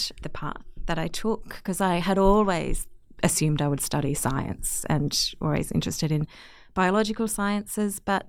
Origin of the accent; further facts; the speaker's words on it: Victoria, Australia; I grew up in Gippsland, so I was based there